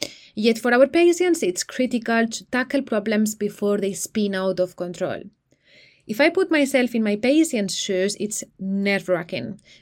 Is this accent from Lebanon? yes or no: no; Spain; now in London, United Kingdom; I am originally from Spain but have been an IBD nurse for 9 years in London.